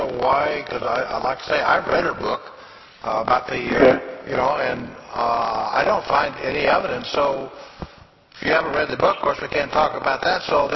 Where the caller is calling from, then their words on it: Alaska, United States; I'm calling from Alaska.